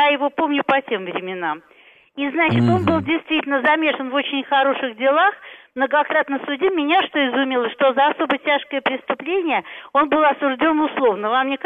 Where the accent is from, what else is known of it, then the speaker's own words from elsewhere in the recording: Moscow, Russia; Я из Москвы